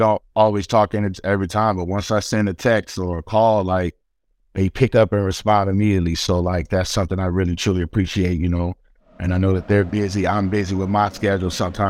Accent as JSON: {"language": "English", "town": "Long Beach", "region": "California", "country": "United States", "tie": "born or raised there", "said": "You know, I'm a West Coast kid. I grew up in Long Beach City."}